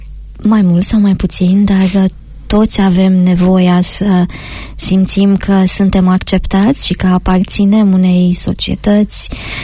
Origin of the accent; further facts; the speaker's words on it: Romania; now in New Zealand; ca mulți din Noua Zeelandă, suntem prieteni, ne cunoaștem, suntem români